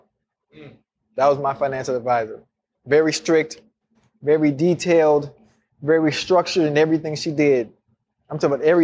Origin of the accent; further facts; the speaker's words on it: Miami, Florida, United States; You know, I'm from Miami. I'm from Liberty City. You already know how we operate and how we act.